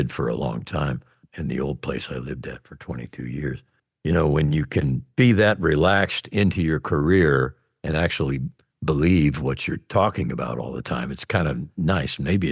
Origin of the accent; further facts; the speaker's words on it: Pennsylvania, United States; people don't even place me from Western Pennsylvania. They think maybe I'm from Texas.